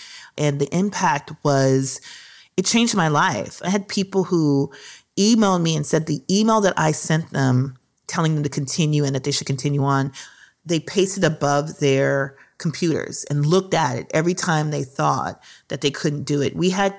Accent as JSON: {"language": "English", "region": "Minnesota", "country": "United States", "tie": "born or raised there", "said": "because literally these are the people I grew up with in Minnesota."}